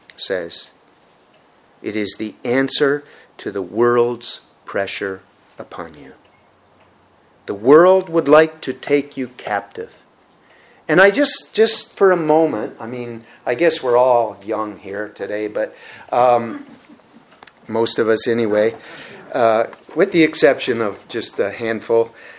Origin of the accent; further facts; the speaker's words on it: Red Bay, Newfoundland and Labrador, Canada; Now, I grew up in Red Bay, Labrador, and Newfoundland itself is called the Rock